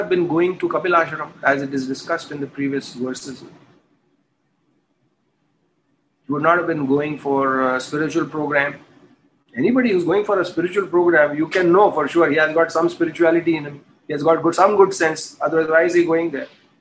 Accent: Juhu, Maharashtra, India; because I was born in Juhu. And I've been going to this Juhu temple right from my childhood.

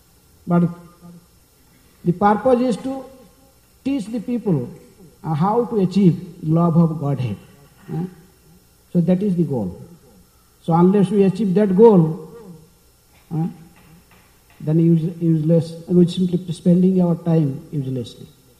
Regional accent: India; accent: Indian English; English is a second language; no one can understand my pronunciation because I am Indian English. I am speaking that English also. I sing a second language.

